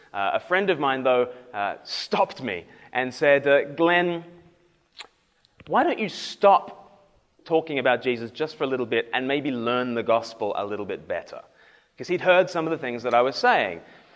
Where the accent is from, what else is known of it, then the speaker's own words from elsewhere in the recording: Australia; now in England; I'm an evangelist working on the south coast in England, but I'm actually from Australia originally, so my accent's a bit funny.